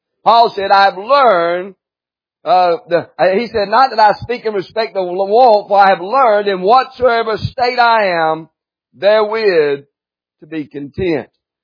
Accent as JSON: {"language": "English", "region": "North Carolina", "country": "United States", "said": "You may need to know about the Lord, but we are from North Carolina."}